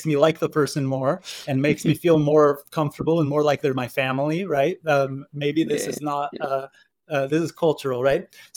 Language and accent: English; United States; I was raised by Israelis. I was born and raised in America, so I got the best and worst of both worlds.